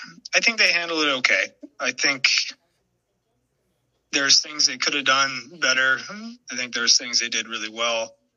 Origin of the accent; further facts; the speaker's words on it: Seattle, Washington, United States; So growing up in Seattle, we did get to go, me and my dad, to an All-Star game.